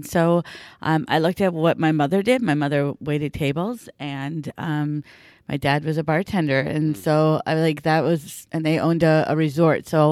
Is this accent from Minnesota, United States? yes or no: yes; Minnesota, United States; Listen, I'm from Minnesota, so we get fish, but it's walleye, yeah.